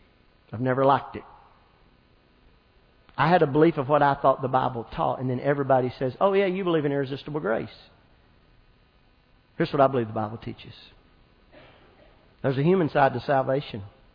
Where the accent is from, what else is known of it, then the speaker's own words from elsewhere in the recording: Scotland, United Kingdom; We're Scottish. In Scotland, during a leap year, the woman can ask the man to marry them.